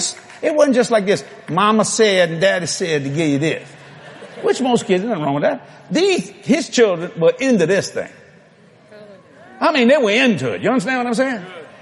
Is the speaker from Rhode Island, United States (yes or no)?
no; Louisiana, United States; Because, you see, I'm a Cajun boy. We know how to cook.